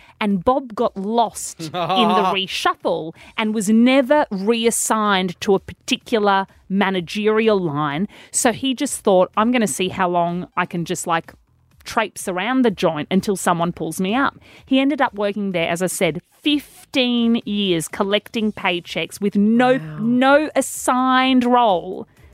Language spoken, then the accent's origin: English; France; accent: French; English is a second language; This radio show would struggle without my bloody French accent.